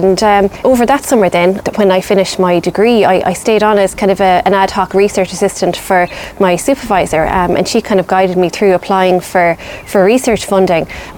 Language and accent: English; Rosslevin, Ireland; I grew up here in Rosslevin. I can remember all the building and the developments going on here in the late 80s and early 90s.